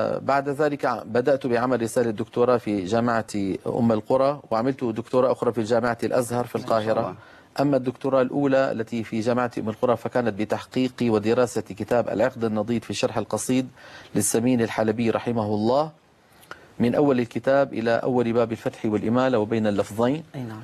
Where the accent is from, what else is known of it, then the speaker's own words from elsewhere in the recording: Damascus, Damascus Governorate, Syria; كنت أنزل إلى دمشق مدينتي